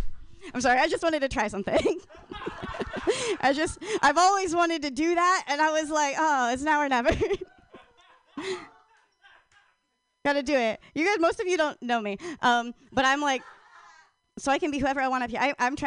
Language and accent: English; Portland, Oregon, United States; I'm from Portland. Everyone's poly.